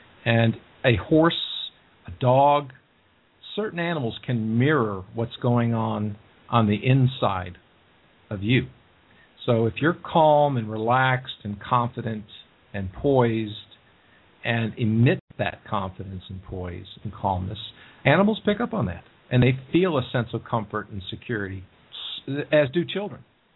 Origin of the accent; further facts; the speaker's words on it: Texas, United States; I grew up in Texas, and I used to train and break and breed quarter horses for many years